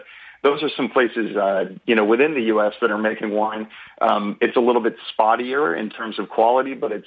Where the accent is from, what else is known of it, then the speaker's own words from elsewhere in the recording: California, United States; let me preface this by saying I love California wine. I am from California.